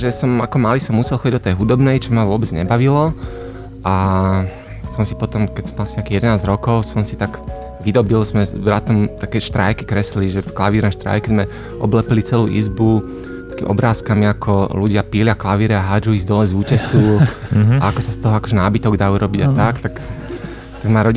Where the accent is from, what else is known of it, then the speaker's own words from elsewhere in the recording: Trnava, Trnava Region, Slovakia; ja som z Trnavy, ja som vyrastal v Trnave, tam som robil to plávanie, a potom som odišiel do Bratislavy na školu